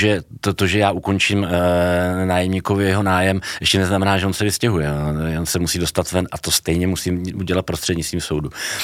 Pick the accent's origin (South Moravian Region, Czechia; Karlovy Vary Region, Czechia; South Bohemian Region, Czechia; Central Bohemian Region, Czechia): Central Bohemian Region, Czechia; Poděbrady; Tak já jsem z Poděbrad, tak na Poděbradsku vím